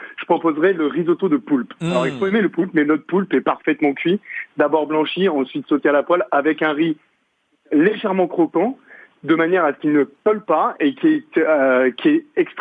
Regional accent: Occitanie, France; Je suis de l'Aveyron.

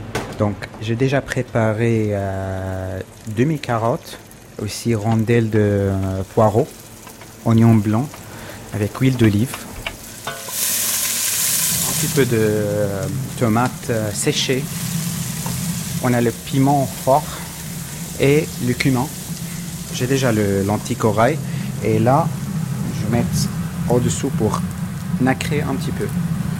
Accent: Syria; moved away as an adult; now in France; je viens de la Syrie, j'ai 39 ans et je suis réfugié politique en France depuis 5 ans presque.

